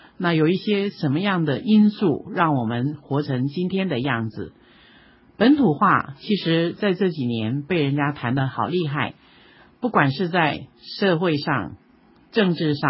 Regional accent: Taiwan; 像我们都是在台湾出生的一代，然后呢从小学开始念书，一直到大学啊、工作啊等等等

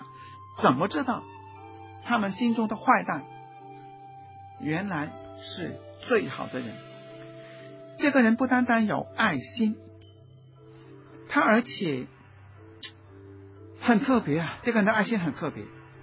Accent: Guangdong, China; 我们广东人说事不关己，己不劳心

